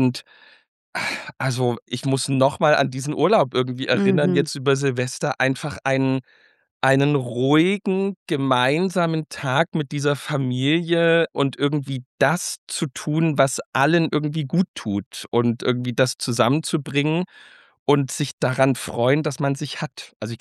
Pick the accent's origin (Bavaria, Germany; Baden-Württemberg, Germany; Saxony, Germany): Saxony, Germany; bei uns in Sachsen